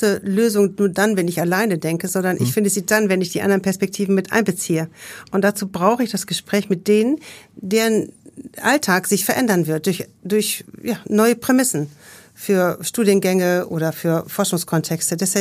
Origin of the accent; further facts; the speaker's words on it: Rheine, North Rhine-Westphalia, Germany; also born or lived in Münster / Cologne; now in Hamburg, Germany; Ich komme eigentlich aus Westfalen, ich komme eigentlich aus Rheine. Ja. Und dann über Münster und Köln bin ich endlich nach Hamburg gezogen.